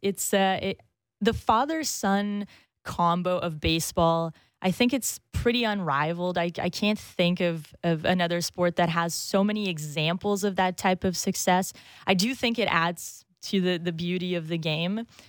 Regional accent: Brazil; English is a second language; And I'm from Brazil

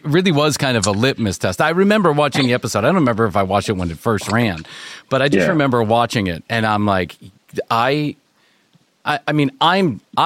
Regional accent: Chicago, Illinois, United States; just because of the way that I was raised in Chicago

